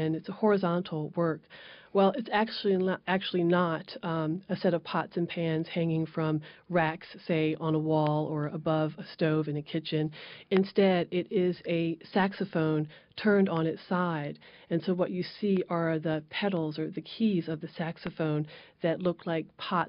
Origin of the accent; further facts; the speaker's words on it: Silver Spring, Maryland, United States; When I was growing up, I grew up in Silver Spring, Maryland.